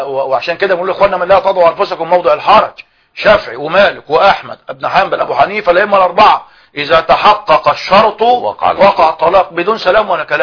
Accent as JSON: {"language": "Arabic", "country": "Egypt", "said": "لو كنا كمصريين مثلا إلى رابغ وهي قريبة من جدة"}